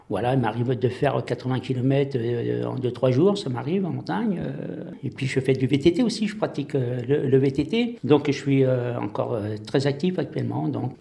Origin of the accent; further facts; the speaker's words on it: Béthisy-Saint-Pierre, Hauts-de-France, France; je suis né à Béthisy-Saint-Pierre, donc à l'époque où il y avait une maternité. Et puis donc, à la fin de ma jeunesse, je suis parti sur Crépy-en-Valois. Et on a vécu près de 30 ans, oui, à Crépy-en-Valois. Et on est revenu ici en 1996.